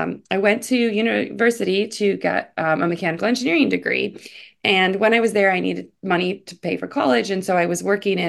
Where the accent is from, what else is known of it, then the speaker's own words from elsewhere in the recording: Ohio, United States; I grew up in Ohio in a small town outside of Cleveland.